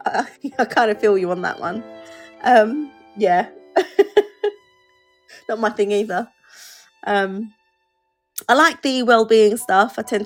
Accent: London, United Kingdom; I'm from North, so I have a bit of a slightly different accent. And when you listen to our host, he's East London.

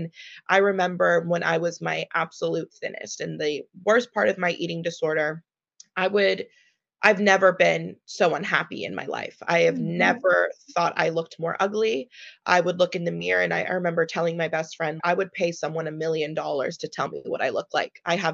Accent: Los Angeles, California, United States; So I grew up in Los Angeles.

